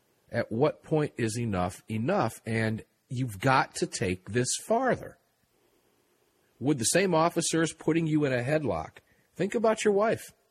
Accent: United States; I'm an American. So are you.

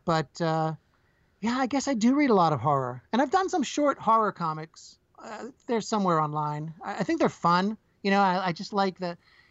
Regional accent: New Jersey, United States; No, I grew up in New Jersey, and I barely ever left my street. But, I'm out here in Pennsylvania.

